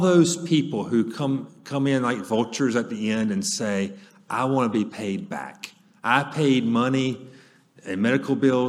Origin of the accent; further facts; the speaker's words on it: Monticello, Florida, United States; I am from Monticello, Florida